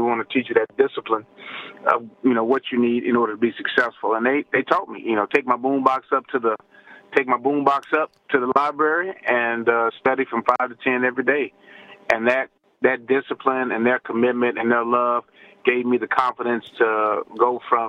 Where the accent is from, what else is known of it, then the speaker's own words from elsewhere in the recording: Fort Worth, Texas, United States; now in Wisconsin, United States; I'm originally from Fort Worth, Texas.